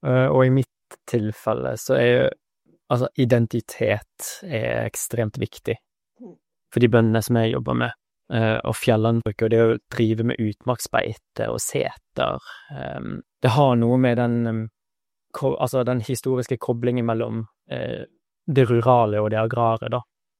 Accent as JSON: {"language": "Norwegian", "town": "Bergen", "region": "Vestland", "country": "Norway", "said": "jeg er bergenser, men jeg kom fra Oslo da, universitetet i Oslo."}